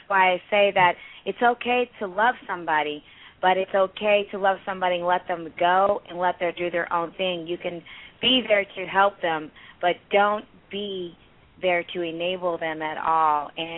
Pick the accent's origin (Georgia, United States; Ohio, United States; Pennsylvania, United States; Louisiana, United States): Pennsylvania, United States; Philadelphia; Okay, I'm from Philly. I go by there all the time when I go home.